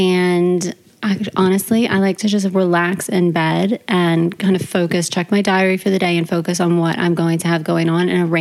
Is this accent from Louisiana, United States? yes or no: yes; New Orleans, Louisiana, United States; also born or lived in Texas; Okay, well, I moved here from Dallas, Texas. I'm from New Orleans, but I've been working in Texas for 10 years.